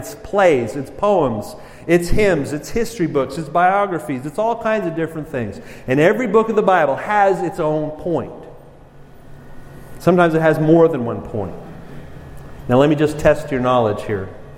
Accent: Montreal, Quebec, Canada; I grew up in Montreal.

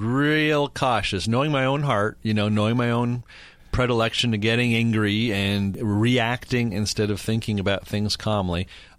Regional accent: Canada; now in United States; Now, as a Canadian, I think I have an advantage over you Americans in terms of peace.

